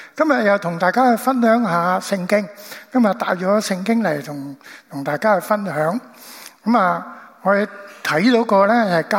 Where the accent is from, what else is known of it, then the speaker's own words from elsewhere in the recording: China; 我中国人来的嘛